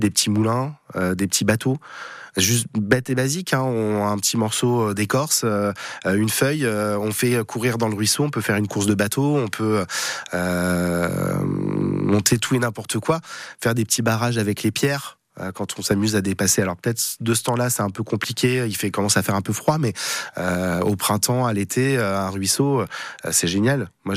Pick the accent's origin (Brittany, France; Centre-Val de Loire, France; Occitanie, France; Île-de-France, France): Centre-Val de Loire, France; Par chez nous, en Gâtine-Racan, il y a de la forêt partout, autour de Semblançay notamment